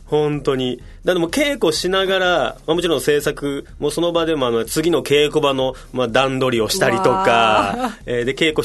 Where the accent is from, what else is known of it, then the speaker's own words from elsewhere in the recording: Okinawa, Japan; also born or lived in Osaka; ま、生まれは大阪なんですけども、まあ、育ちは完全に沖縄ということで。